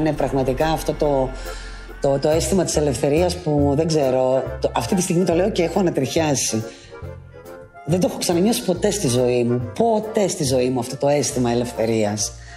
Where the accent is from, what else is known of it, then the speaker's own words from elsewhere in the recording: Heraklion, Crete, Greece; Μεγάλωσα εδώ, στο Ηράκλειο της Κρήτης.